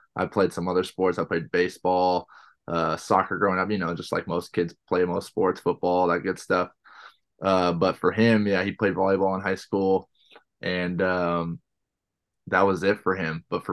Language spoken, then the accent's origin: English; Danville, California, United States; So I grew up in Danville, California, in the East Bay area.